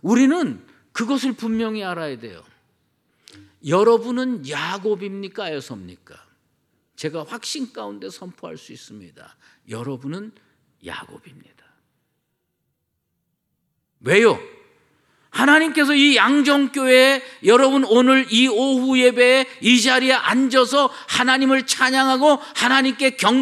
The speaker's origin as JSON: {"language": "Korean", "region": "Seoul", "country": "South Korea", "tie": "born or raised there", "said": "그리고 서울로 올라가서 제가 태어나고 자랐습니다."}